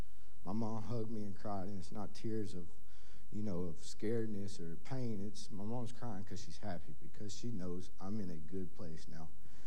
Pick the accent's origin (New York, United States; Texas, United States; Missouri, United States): Texas, United States; Houston; I'm 26 years old, and I'm from Houston, Texas.